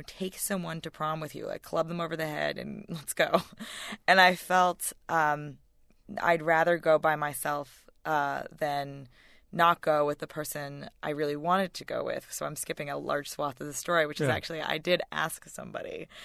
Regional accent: White Plains, New York, United States; because I grew up in White Plains, which is, as Connecticut listeners will know, not far from New York.

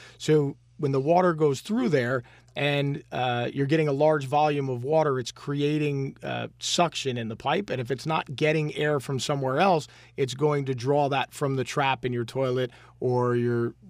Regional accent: Michigan, United States; I'm originally from Michigan, Ray. I don't know these New York stories.

